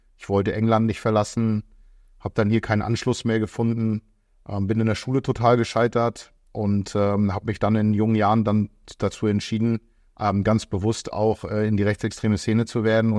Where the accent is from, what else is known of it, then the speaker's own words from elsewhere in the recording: Stockelsdorf, Schleswig-Holstein, Germany; Bin dann gut behütet aufgewachsen hier in Stockelsdorf, ein kleiner Vorort von Lübeck.